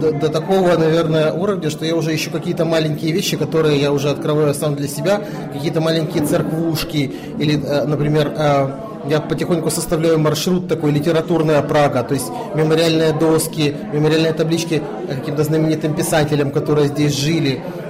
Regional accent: Odesa, Odesa Oblast, Ukraine; Мы сами люди, которые выросли у моря, мы из Одессы

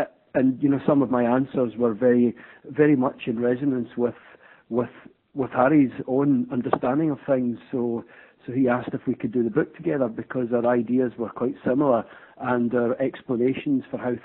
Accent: Scotland, United Kingdom; now in Windsor, United Kingdom; I'm originally from Scotland, actually. I live in England now. I live in a town called Windsor, actually

